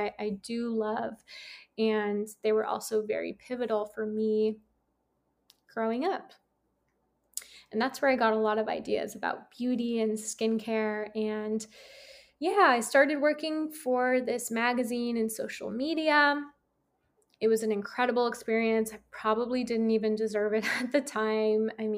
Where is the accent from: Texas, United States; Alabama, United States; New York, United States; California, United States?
California, United States; San Francisco; at the Tata Harper Spa in San Francisco, where I'm actually from. I'm from San Francisco.